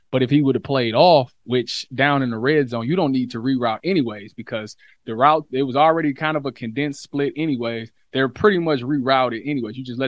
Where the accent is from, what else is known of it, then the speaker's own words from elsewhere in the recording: Cleveland, Ohio, United States; it didn't mean much because I'm from Cleveland, so it means more to me.